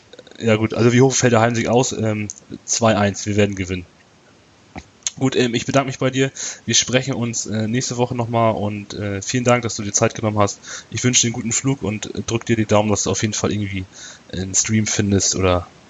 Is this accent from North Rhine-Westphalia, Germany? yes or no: no; Lübeck, Schleswig-Holstein, Germany; ich komme aus Lübeck selber, hier in Lübeck haben wir mit dem VfB Lübeck auch einen Verein